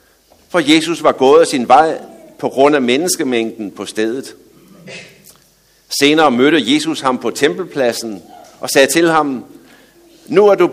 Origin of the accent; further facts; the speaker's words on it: Region of Southern Denmark, Denmark; hvis man bor sådan nede i det sydlige Danmark, hvor jeg er vokset op.